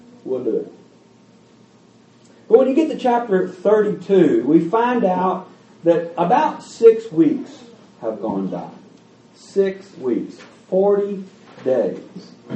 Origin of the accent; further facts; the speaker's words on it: Louisville, Kentucky, United States; I grew up in Louisville, Kentucky, about 1 million people.